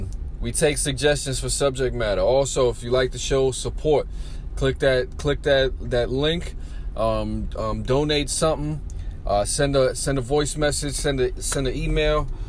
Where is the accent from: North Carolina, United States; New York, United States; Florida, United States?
New York, United States; New York City; you know, I'm from the Bronx, and a lot of motherfuckers in the Bronx